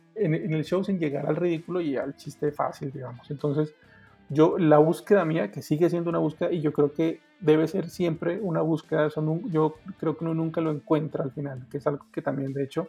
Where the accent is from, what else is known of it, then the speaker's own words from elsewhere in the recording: Pasto, Nariño, Colombia; born there; yo nací en Pasto, una ciudad pequeñita por allá, que acá en los Pastos de Colombia